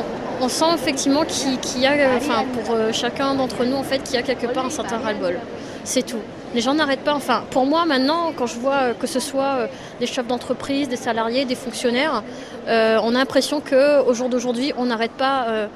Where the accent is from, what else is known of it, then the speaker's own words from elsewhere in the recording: Réunion, France; moi, je viens de La Réunion, donc forcément, ça peut dire de rentrer chez moi le week-end.